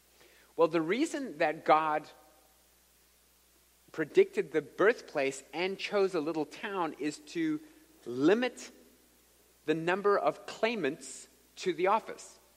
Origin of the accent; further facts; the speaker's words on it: South Africa; oh, well, I'm from South Africa, and we start talking, etc.